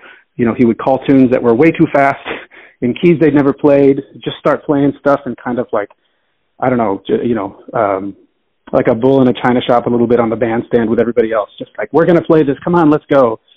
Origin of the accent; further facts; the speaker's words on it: Miami, Florida, United States; born there; I mean, so I was born in Miami, and I wasn't born on the island